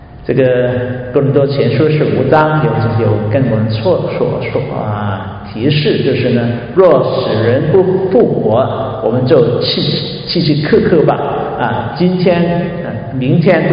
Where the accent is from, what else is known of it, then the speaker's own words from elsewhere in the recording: China; 我们中国人有句话是夏虫不可语冰